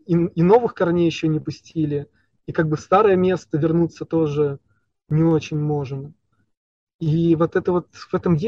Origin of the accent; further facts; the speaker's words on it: Moscow, Russia; Да, то есть мы москвичи, казалось бы, у нас есть все возможности.